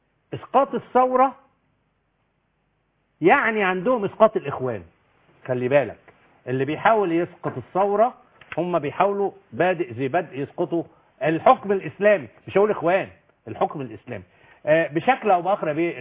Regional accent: Egypt; أنا مصري ورجل أمن وبحب مصر جدا

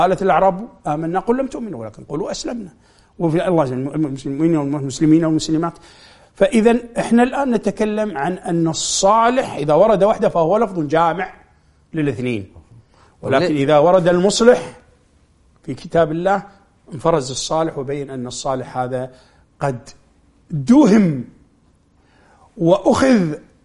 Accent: Kuwait; بحث لقاها عندنا في الكويت وفي بعض العراق وفي نجد طبعا

